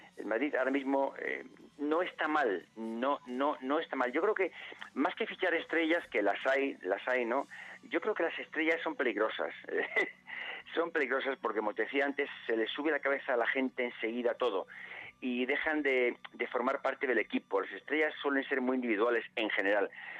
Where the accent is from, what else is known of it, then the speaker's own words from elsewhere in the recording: Madrid, Community of Madrid, Spain; Y con, bueno, y con mi tierra, ¿no? Que es Madrid, ¿no?